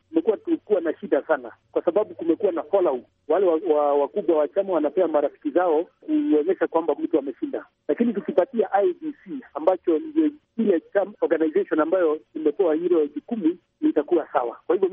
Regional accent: Kenya; So kwa maoni yangu binafsi nikiwa Mkenya

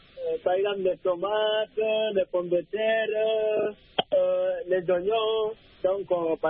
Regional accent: Guinea; now in Cameroon; Au Cameroun, contrairement à la Guinée, mon pays d'origine, on consomme largement les oignons camerounais.

